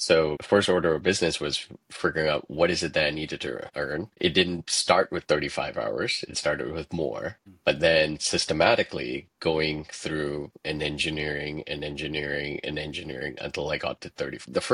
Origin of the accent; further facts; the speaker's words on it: Singapore; Growing up in Singapore, and I'm not sure where you grew up, but it was a very different educational system.